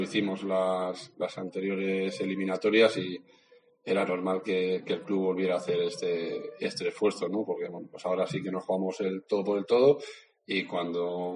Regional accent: Bilbao, Basque Country, Spain; Él es de Baracaldo, yo soy de Bilbao.

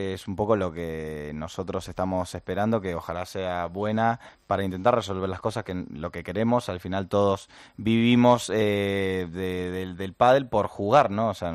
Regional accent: Argentina; now in Spain; yo, pues, como se notará, soy argentino, pero al final llevo muchos años

